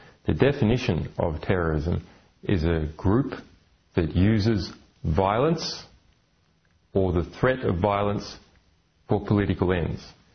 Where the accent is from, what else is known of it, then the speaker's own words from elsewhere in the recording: Australia; in Australia, my home country